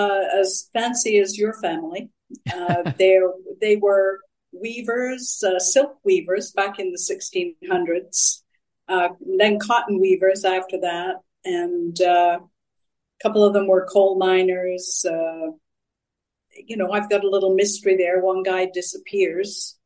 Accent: England, United Kingdom; born there; I was born in England of English parents that go back to the 1600s. I have no Italian blood whatsoever.

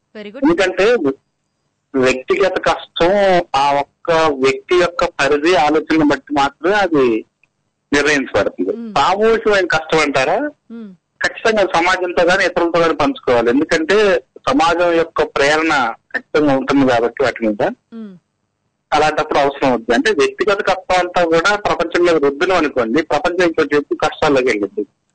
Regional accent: Rajahmundry, Andhra Pradesh, India; మాది రాజమండ్రి అండి.

